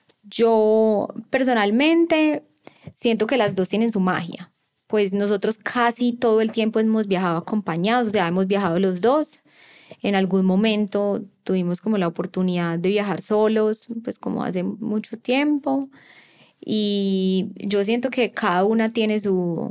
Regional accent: Colombia; moved away; sobre los que salimos de Colombia, pero que no podemos volver y ahora somos inmigrantes.

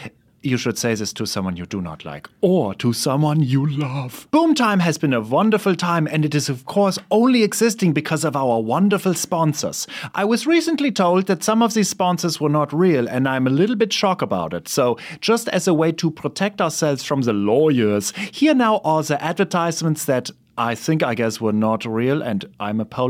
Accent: Germany; my accent is not just here to hang out like an awkward person at the punch bowl. No, it is because I'm from Germany and sometimes I say some German words or German phrases

